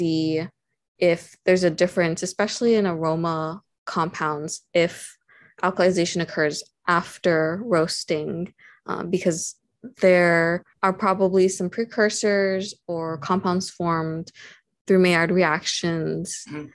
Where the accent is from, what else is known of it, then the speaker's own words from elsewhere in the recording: Hawaii, United States; It's great. I love it. I like living on an island. I don't get island fever or feel like I need to go on some big road trip.